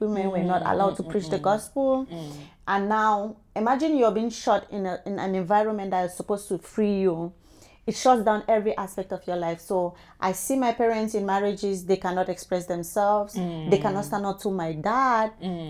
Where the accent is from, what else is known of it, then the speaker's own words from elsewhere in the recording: Cameroon; I'm African. Yeah. I come from Cameroon. I grew up in a small village